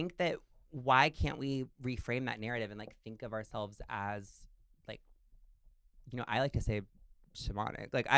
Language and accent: English; the South, United States; you know, I'm from the South. I'm from a church. I'm from a Assemblies of God Pentecostal church.